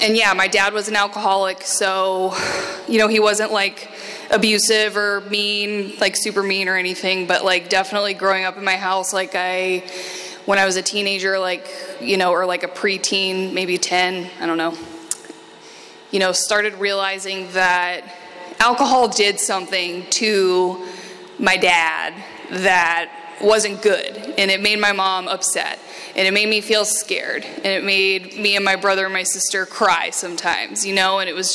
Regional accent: Midwest, United States; I come from a pretty normal family. I'm from the Midwest. I'm the oldest of three kids.

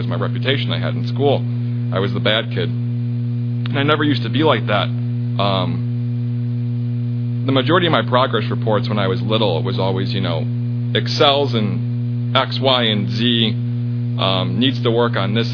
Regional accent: Chicago, Illinois, United States; I grew up in Chicago in an alcoholic, drug-infested home.

